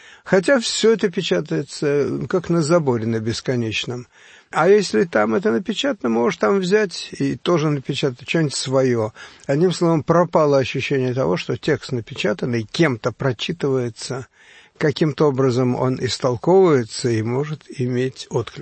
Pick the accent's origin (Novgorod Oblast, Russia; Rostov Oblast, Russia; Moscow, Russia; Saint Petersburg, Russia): Moscow, Russia; Меня спасло, что я был москвич, и все провинциальные журналы относились ко мне как к человеку, который в Москве живет.